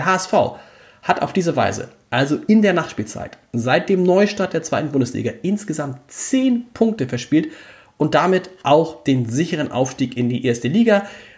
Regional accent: Hamburg, Germany; Und daran hält man sich als Hamburgerin natürlich.

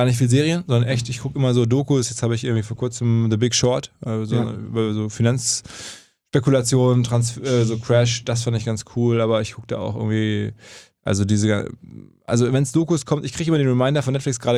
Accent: Essen, North Rhine-Westphalia, Germany; now in Hamburg, Germany; Aus Essen.

